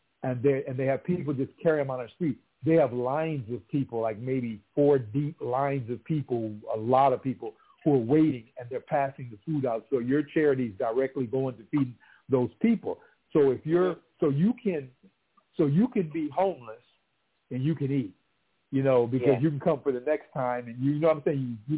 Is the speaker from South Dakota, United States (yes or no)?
no; Minnesota, United States; like I'm from Minnesota.